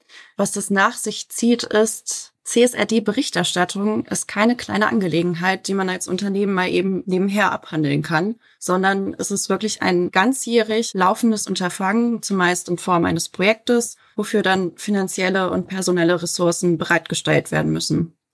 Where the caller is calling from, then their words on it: Berlin, Germany; ich bin aus Berlin aus dem Homeoffice zugeschaltet.